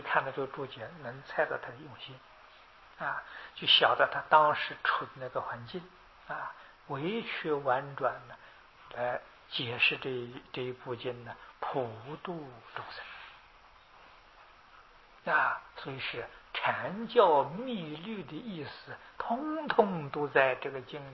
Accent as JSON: {"language": "Chinese", "country": "China", "said": "犹如我们中国人讲的《易经》，阴中有阳，阳中有阴。"}